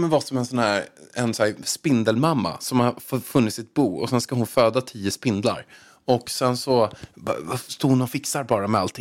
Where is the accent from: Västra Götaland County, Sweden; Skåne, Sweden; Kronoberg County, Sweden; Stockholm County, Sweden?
Stockholm County, Sweden; Haninge; Då sa jag att jag kom från Haninge.